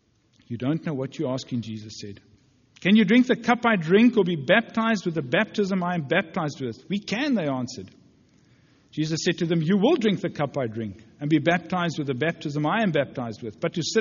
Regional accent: Johannesburg, Gauteng, South Africa; We come from Johannesburg. We have hundreds of friends there. I came here knowing very few people.

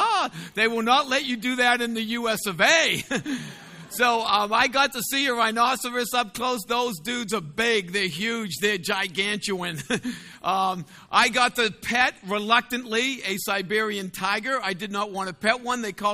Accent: Boston, Massachusetts, United States; So I love going to new countries. I'm just a Bostonian who've been nowhere else.

